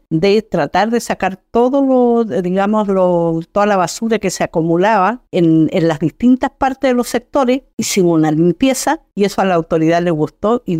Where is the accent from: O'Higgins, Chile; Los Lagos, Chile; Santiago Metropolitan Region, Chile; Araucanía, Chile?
Los Lagos, Chile; Fresia; Mi hija mayor quedó con sus abuelos en Fresia, porque yo soy de allá, de Fresia.